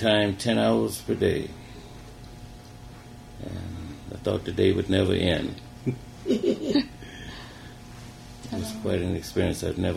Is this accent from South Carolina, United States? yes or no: yes; Camden, South Carolina, United States; moved away as an adult; also born or lived in New York City; now in Lansing, United States; I lived in New York City before I came to Lansing. Originally, I'm from Camden, South Carolina. I left when I finished high school, I went to New York City. And I left New York City and came to Lansing.